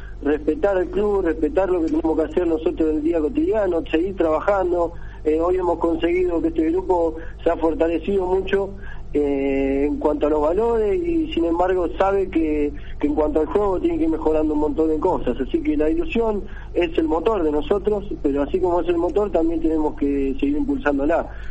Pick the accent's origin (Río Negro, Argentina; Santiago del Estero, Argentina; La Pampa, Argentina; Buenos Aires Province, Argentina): Buenos Aires Province, Argentina; Mar del Plata; ya te digo que yo soy de Mar del Plata, me toca viajar todos los días